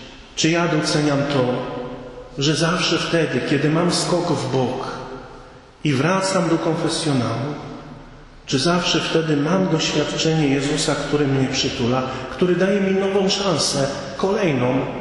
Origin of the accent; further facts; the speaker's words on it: northern Poland, Poland; ale ja pochodzę z północy